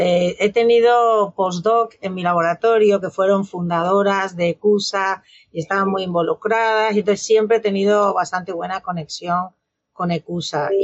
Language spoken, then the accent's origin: Spanish; Béjar, Castile and León, Spain; also born or lived in Cáceres; yo nací en Cáceres, o sea, yo soy extremeña, pero me crié en Béjar, que está en la frontera, como si dijéramos, de Extremadura con Castilla y León, es provincia de Salamanca, o sea que pasé toda mi niñez y adolescencia en Béjar, Salamanca, o sea que me considero bejarana, aunque no sea de nacimiento